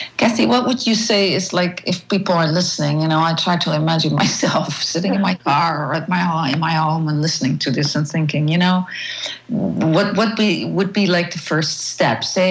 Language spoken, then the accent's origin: English; Netherlands; English is a second language; because I'm from Holland, and, you know, I'm sure everybody can hear that.